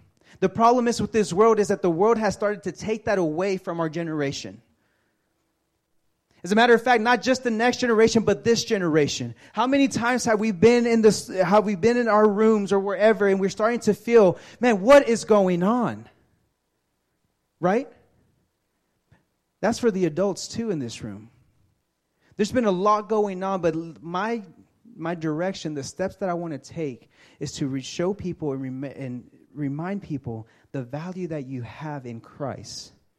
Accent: Texas, United States; I am from Texas. I am from the South, right?

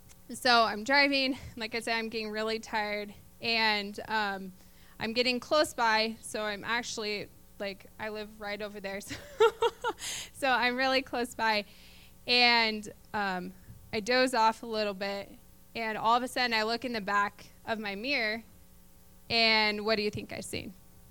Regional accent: Crete, Illinois, United States; I've been coming here for a while, since 2011. So I've been born and raised in Crete.

